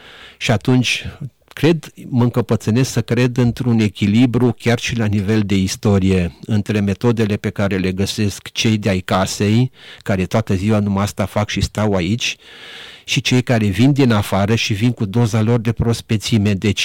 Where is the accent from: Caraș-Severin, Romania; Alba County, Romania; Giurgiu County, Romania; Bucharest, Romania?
Caraș-Severin, Romania; Reșița; moved away as an adult; eu sunt originar din Banat, m-am născut în Banatul de Munte, într-o comunitate multietnică și multiconfesională. M-am născut la Reșița, am crescut în Banat. După care am venit la Cluj